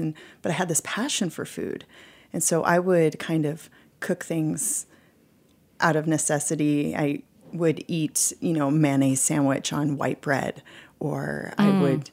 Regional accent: California, United States; also born or lived in Hawaii; Yeah, and I was born in Hawaii and I grew up in California, so I bring some of those sensibilities to the Alaska ingredients.

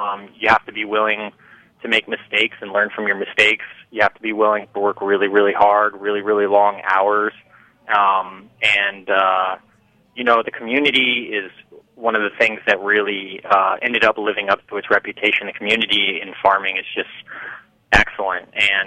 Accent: California, United States; I do come from an agricultural area in California. I come from Amador County, which is a small rural community in the Sierra Nevada foothills here in California.

